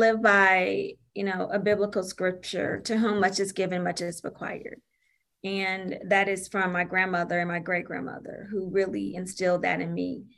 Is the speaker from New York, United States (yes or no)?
no; St. Louis, Missouri, United States; I grew up in St. Louis City. And if you know anything about St. Louis, one of our questions when we become adults is where should you go to high school?